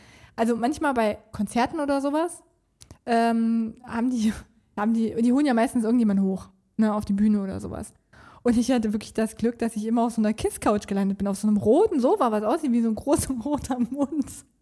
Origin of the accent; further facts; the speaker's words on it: Hesse, Germany; bei uns in Nordhessen